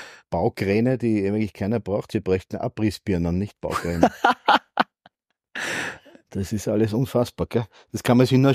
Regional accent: Vienna, Austria; Bin ich ja in Wien, bin ja ein Wiener.

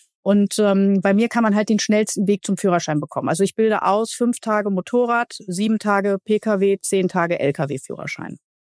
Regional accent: Duisburg, North Rhine-Westphalia, Germany; ich komme aus einer ganz normalen Arbeiterfamilie. Ich bin aufgewachsen in Duisburg. Ich bin also ein Kind des Ruhrpotts.

